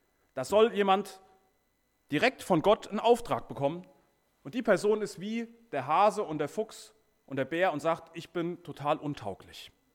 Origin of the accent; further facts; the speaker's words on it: Eringshausen, Hesse, Germany; now in Edingen, Germany; gebürtiger Eringshäuser, wohne jetzt in Edingen.